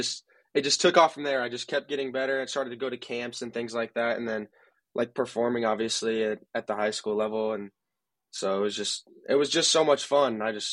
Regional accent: Kansas City, United States; So yeah, I grew up playing soccer my whole life and even ball boying for at Sporting Kansas City games growing up.

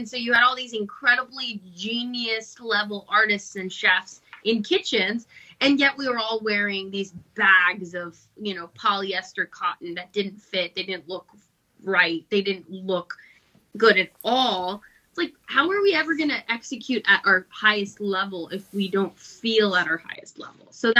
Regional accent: Los Angeles, California, United States; also born or lived in Glendale; I grew up in LA. I'm an Angeleno. I was born in Glendale. And I'm half Mexican, half English.

